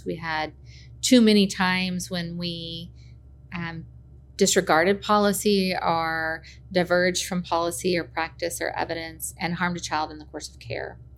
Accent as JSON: {"language": "English", "town": "Little Rock", "region": "Arkansas", "country": "United States", "tie": "born or raised there", "said": "because I grew up in Little Rock. My family moved here when I was in third grade for my dad to become the first fellowship-trained pediatric cardiologist in the state. So I went to high school here."}